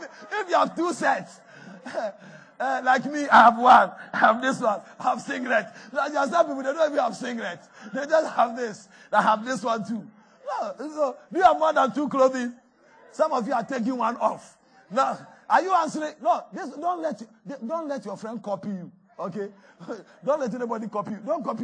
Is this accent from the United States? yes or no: no; Ghana; Lord, I came from Ghana to this place.